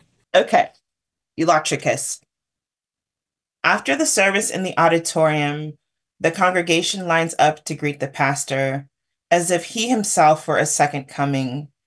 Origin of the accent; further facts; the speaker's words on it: Chicago, Illinois, United States; It reminds me of growing up in Chicago. My family used to take a couple of kids out of the Robert Taylor homes every summer to go swimming.